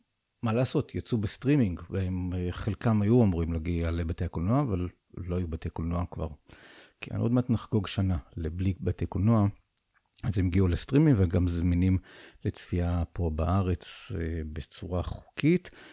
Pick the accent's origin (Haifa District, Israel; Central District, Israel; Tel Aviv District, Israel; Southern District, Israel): Central District, Israel; Rishon LeZion; כך נראית העיירה שלי. פעם היא הייתה העיירה, כשאני גדלתי שם, הייתה לי קטנה